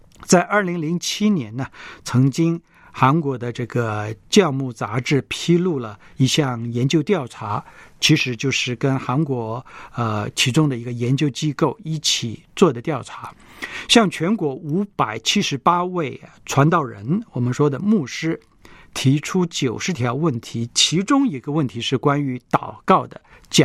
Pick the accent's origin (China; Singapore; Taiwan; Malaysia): China; 我们中国人在普通话的口语里面